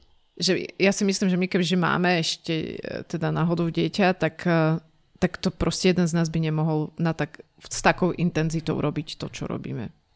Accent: eastern Slovakia, Slovakia; my sme obaja z východu

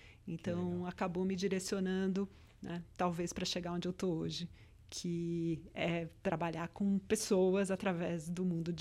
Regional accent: São Paulo, Brazil; born there; Eu nasci em São Paulo.

